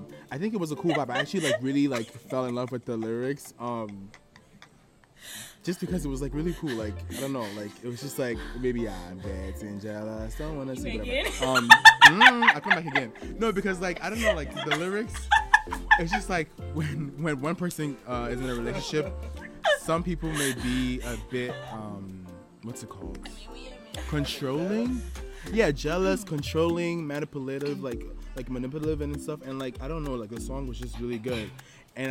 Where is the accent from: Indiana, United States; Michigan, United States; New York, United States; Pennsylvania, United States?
New York, United States; New York City; because I'm from New York City, and I'm a guy, obviously, but New York City is just the best city on the planet.